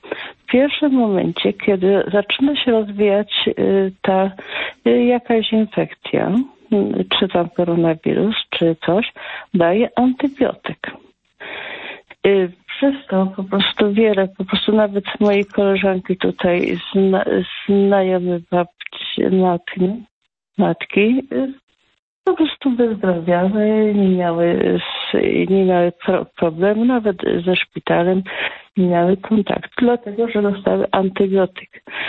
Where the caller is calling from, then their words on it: Lesser Poland, Poland; Jestem mój z Małopolski.